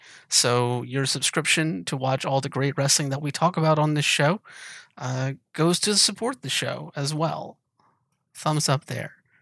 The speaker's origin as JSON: {"language": "English", "region": "the South", "country": "United States", "said": "Why did I say firecracker? You can tell I'm from the South."}